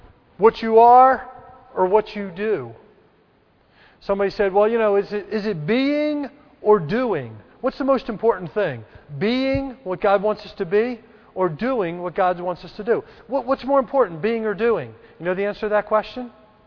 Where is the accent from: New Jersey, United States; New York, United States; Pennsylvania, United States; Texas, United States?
Pennsylvania, United States; Philadelphia; accent: Philadelphia; I've got that Philadelphia speak in me, so I sometimes don't say things just right.